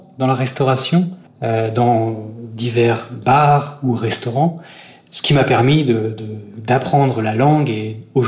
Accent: France; je sais ouvrir les huîtres, je suis français

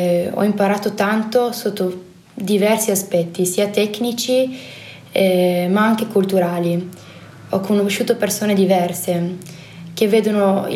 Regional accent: South Korea; Italian is a second language; now in Italy; una cosa che io adoro moltissimo e che è molto difficile da trovare da dove vengo io. È molto, molto popolare andare a cantare nei karaoke in Corea.

